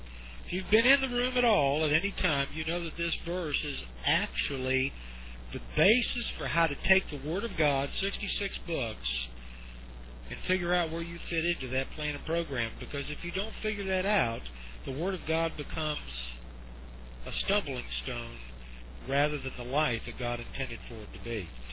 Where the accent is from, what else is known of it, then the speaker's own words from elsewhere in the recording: Ohio, United States; also born or lived in South Florida; now in South Carolina, United States; I'm from South Carolina. Not originally. Originally from Ohio, and I was a transplant to South Florida